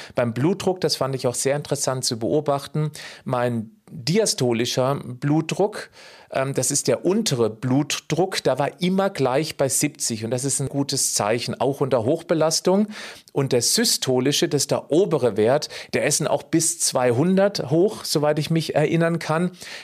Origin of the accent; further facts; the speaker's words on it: Kirchzarten, Baden-Württemberg, Germany; in meinem Heimatort in Kirchzarten im Dreisamtal.